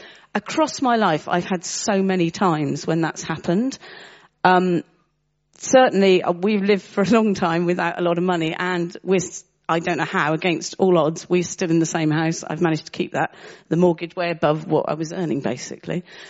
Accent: South West England, United Kingdom; born there; now in Maidenhead, United Kingdom; I was born in Somerset. Now I've lived in Maidenhead for over 30 years.

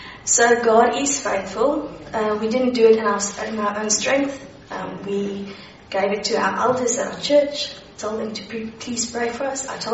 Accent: South Africa; I'm from South Africa. I've been here now 2 weeks.

